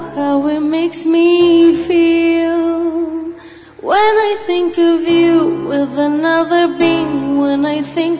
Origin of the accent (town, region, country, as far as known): Guadalajara, Jalisco, Mexico